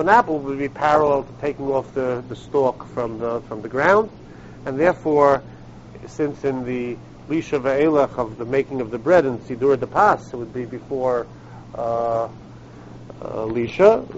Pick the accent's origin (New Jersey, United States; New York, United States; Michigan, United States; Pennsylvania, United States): New York, United States; Brooklyn; I grew up in Brooklyn, and so I daven in Brooklyn.